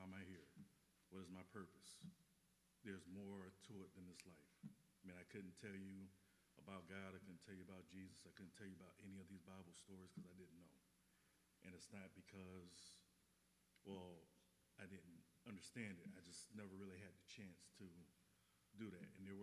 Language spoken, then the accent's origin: English; West Palm Beach, Florida, United States; I grew up in West Palm Beach, Florida, a place called Pleasant City. It was a ghetto by most standards in the United States.